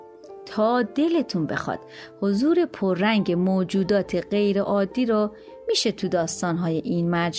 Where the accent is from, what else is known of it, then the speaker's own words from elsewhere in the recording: Iran; تو زندگی ما خانمای ایرانی با توجه به شرایطی که در اون زیستیم و بزرگ شدیم